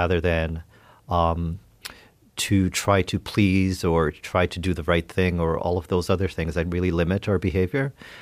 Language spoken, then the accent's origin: English; Canada; And so is the sort of American market more important than sort of like rediscovering myself as a Canadian and sort of returning and entrenching myself here?